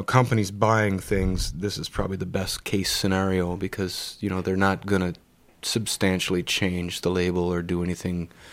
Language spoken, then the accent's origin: English; Austin, Minnesota, United States; now in Duluth, United States; I grew up in Austin, Minnesota. I moved to Minneapolis, and I love Minneapolis. But when I moved to Duluth in the late 90s